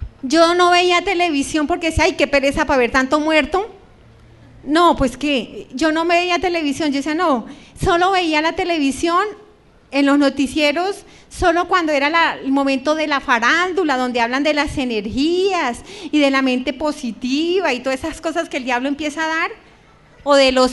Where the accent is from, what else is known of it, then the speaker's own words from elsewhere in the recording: Venadillo, Tolima, Colombia; En Venadillo, Tolima. allá en mi tierra